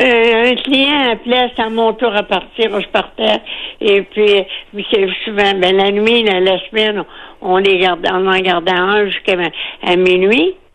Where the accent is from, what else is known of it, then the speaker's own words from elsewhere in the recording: Saint-Charles-de-Bellechasse, Quebec, Canada; born there; Non, moi, je suis née à Saint-Charles-de-Bellechasse.